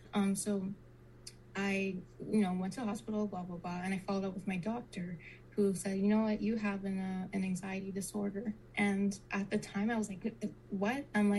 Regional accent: Trinidad & Tobago; claimed that I am a Trinidadian and I am a mixed girl of many nations and whatnot.

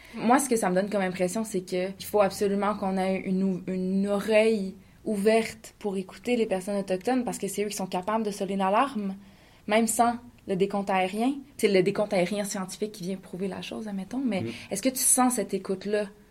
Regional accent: Quebec, Canada; Par chez moi, je viens de la Haute-Outaouais, il y a comme vraiment moins d'orignaux.

